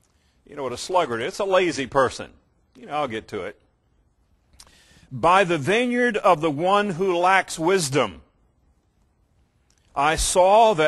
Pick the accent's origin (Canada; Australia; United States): United States; Virginia; All of you pretty much know that I'm from Virginia.